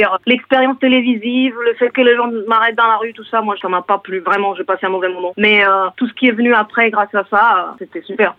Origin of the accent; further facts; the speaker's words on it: Vilafranca del Penedès, Catalonia, Spain; French is a second language; moved away as an adult; also born or lived in Barcelona / Balearic Islands; une école de musique dans ma ville natale, qui c'est Villafranca del Penedès. Puis j'ai étudié technique vocale et interprétation à Barcelone et au Royaume-Uni